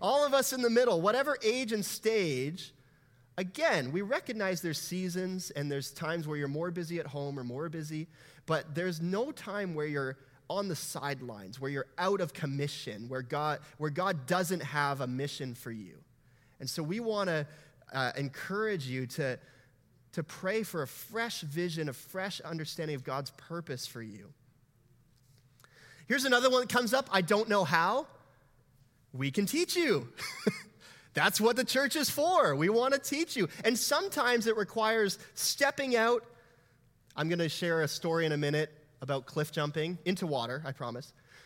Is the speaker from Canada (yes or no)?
yes; Langley, British Columbia, Canada; I grew up in Langley. There's no cliffs. There's no lakes. There's a man-made lake. It's disgusting. So we don't swim in it.